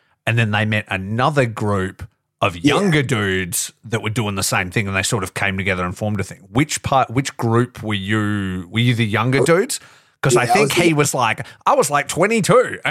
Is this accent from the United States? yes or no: no; Geraldton, Western Australia, Australia; also born or lived in Dongara; I grew up in Dongra and then in Geraldton, like, which for anybody who doesn't know the geography of West Australia is like 4 hours away from here. So I'm like country town, small city kind of thing.